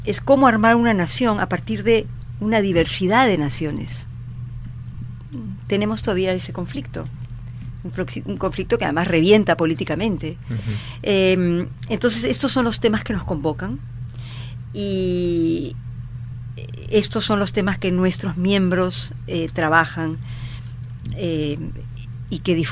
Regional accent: Peru; El gran tema de la literatura del siglo XIX es ¿quiénes somos los peruanos?

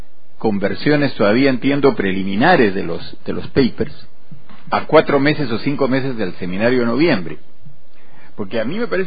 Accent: Peru; las tensiones políticas que vivimos todos como peruanos en este rato.

